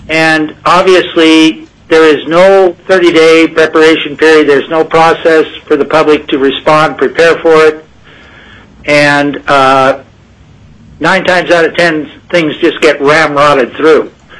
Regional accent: Kenai, Alaska, United States; I'm from Kenai, Alaska.

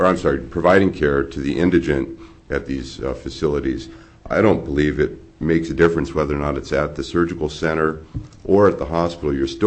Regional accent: Juneau, Alaska, United States; I was born and raised here in Juneau.

